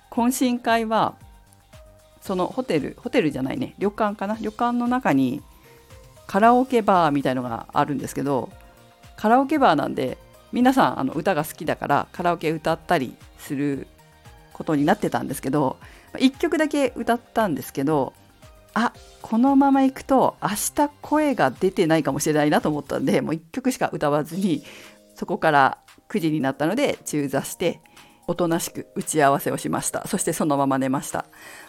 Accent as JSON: {"language": "Japanese", "region": "Fukushima", "country": "Japan", "said": "福島出身なのに寒いのが苦手ってどういうことなのと思う方いらっしゃると思うんですけど"}